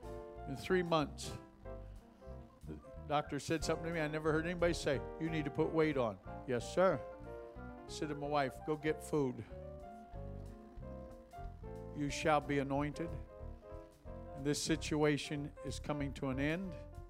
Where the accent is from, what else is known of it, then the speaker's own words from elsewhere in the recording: West Virginia, United States; I'm a hillbilly from West Virginia.